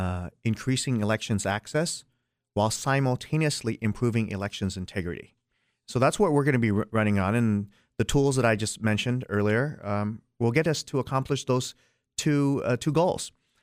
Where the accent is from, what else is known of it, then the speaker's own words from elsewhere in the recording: California, United States; now in Minnesota, United States; I'm an immigrant to this country. I grew up in Southern California and lived here in Minnesota better part of the last decade.